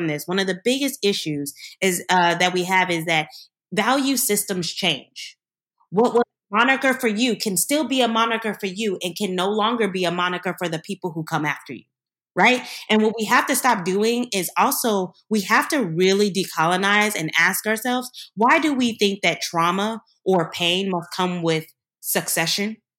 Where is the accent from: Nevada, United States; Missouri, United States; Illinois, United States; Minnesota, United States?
Illinois, United States; Chicago; I'm young, I'm Black, I'm from the South Side of Chicago.